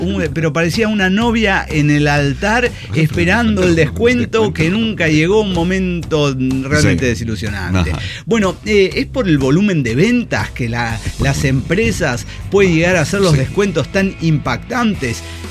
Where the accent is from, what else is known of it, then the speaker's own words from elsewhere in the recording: El Salvador; Mire, y como buen salvadoreño, ¿sabe qué? Le hago la revolución.